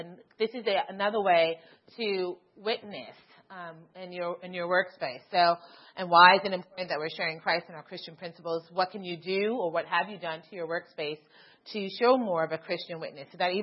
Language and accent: English; New York, United States